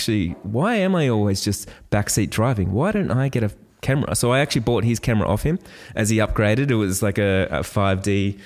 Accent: Australia; I'm actually an Australian wedding photographer.

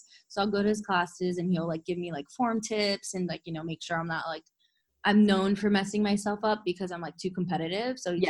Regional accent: Florida, United States; now in Austin, United States; Since I grew up in Florida, we like obviously have hurricanes and crazy storms.

